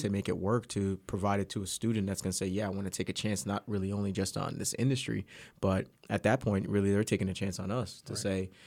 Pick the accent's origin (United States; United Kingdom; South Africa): United States; East Coast; growing up on the East Coast, especially, you know, New York and things of that sort, and New Jersey, you're just like, oh man, that's not coming this way, mm-hmm.